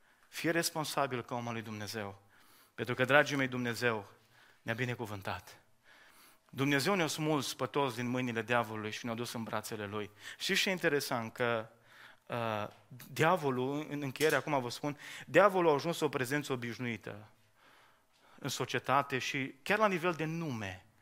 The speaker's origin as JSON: {"language": "Romanian", "country": "Romania"}